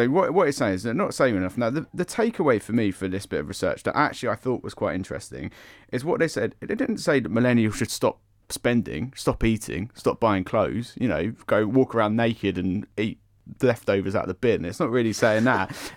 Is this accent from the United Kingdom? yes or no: yes; United Kingdom; We're so British about it.